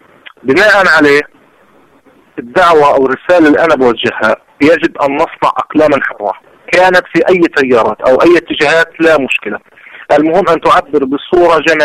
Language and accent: Arabic; Palestine; ما ألاحظ أنه الكل بيتعاطى معنا إحنا كفلسطينيين